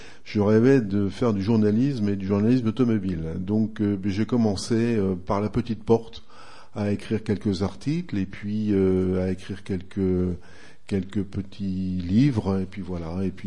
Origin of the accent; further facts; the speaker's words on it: northern France, France; je suis natif du nord de la France et j'ai couru énormément en Belgique.